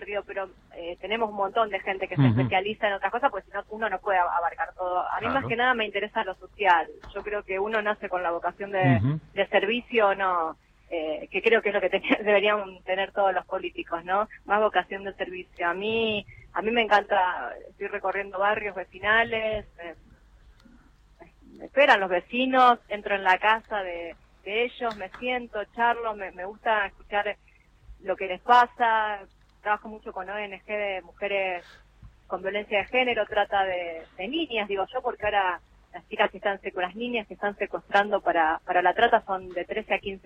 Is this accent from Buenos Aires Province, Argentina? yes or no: no; Rosario, Santa Fe, Argentina; se me complicaba bastante viajar más seguido a mi provincia, Santa Fe. Yo soy rosarina. Y una vez que tuve a mi bebé, que ahora tiene 3 meses, ya estoy de lleno viviendo mitad en Buenos Aires, mitad en Santa Fe.